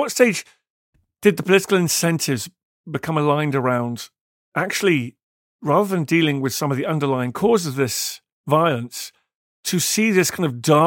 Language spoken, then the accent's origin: English; United Kingdom; Yeah, you see, as a Brit, I was reading your book